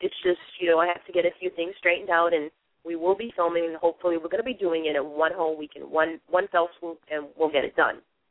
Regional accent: Revere, Massachusetts, United States; I would love to see it being shown in a movie theater that I grew up in Revere, Massachusetts, because the parking is great.

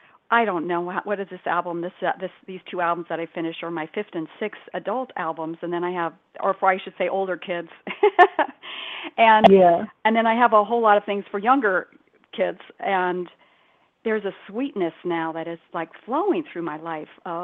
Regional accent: Ethiopia; I mean, I was born and raised in Ethiopia.

